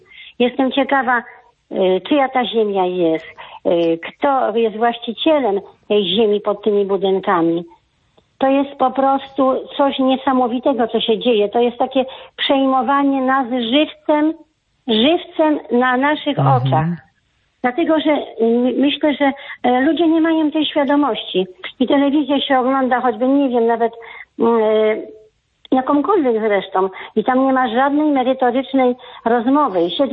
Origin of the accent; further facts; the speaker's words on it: Łódź, Łódź Voivodeship, Poland; Ja jestem też z Łodzi